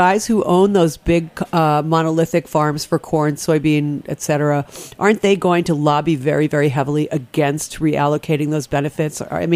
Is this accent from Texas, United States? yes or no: no; Rhode Island, United States; That's my home state, by the way.